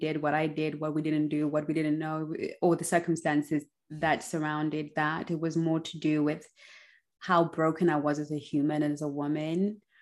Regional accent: Zimbabwe; I grew up in Zimbabwe where you dated the one guy, he was across the road, you knew his parents.

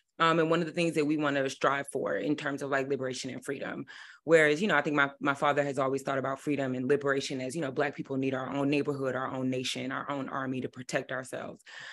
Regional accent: Washington, District of Columbia, United States; So growing up in Chocolate City, but also in a place that is so ravaged by gentrification.

